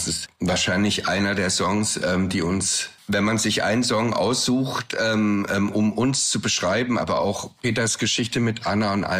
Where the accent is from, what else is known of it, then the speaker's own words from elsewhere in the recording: Thuringia, Germany; ich komme ja eigentlich aus Thüringen und mein Vater ist dann nach der Wende nach München gezogen